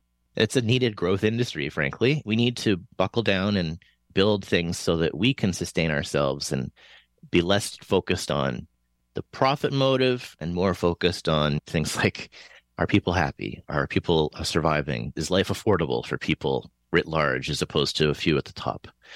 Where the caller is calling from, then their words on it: Saskatchewan, Canada; I'm joining you from Saskatchewan, and we boast the largest per capita carbon emissions in the country.